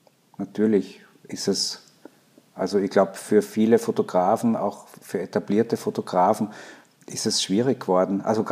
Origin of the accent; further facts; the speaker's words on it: Gmunden, Upper Austria, Austria; now in Vienna, Austria; Ich komme aus dem Salzkammergut, aus Gmunden. Und ich habe immer, glaube ich, schon gespürt, dass das nicht mein Zuhause ist.